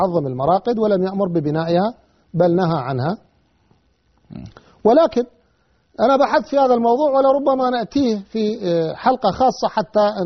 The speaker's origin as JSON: {"language": "Arabic", "country": "Iraq", "said": "واحنا عندنا بالعراق يقول هذول يقرون له غزالات"}